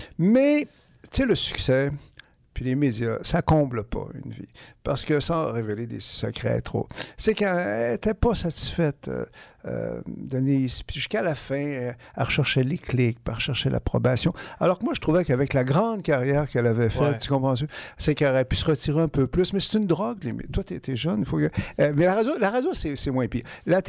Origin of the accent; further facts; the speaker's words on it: Saguenay, Quebec, Canada; now in Montreal, Canada; je viens de Saguenay, j'ai étudié à Laval. C'est ça, je suis resté 25 ans à Québec, une ville que j'adore. Puis là, je suis à Montréal.